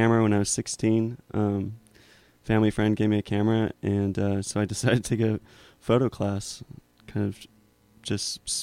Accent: California, United States; now in Hudson, United States; And I'm from California, the Mojave Desert.

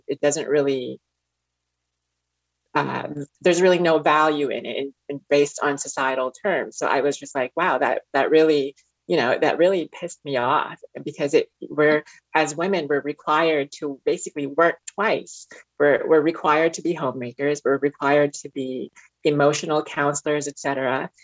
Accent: Jersey City, New Jersey, United States; growing up in Jersey City, which is the most diverse city in America

